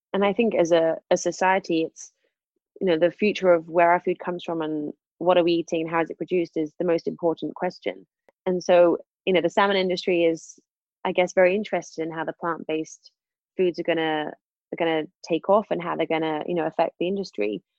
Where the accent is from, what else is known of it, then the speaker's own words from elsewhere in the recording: United Kingdom; being British